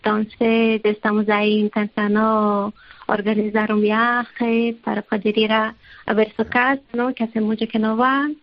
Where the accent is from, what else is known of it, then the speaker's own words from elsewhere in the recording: Brazil; Spanish is a second language; Yo soy de Brasil.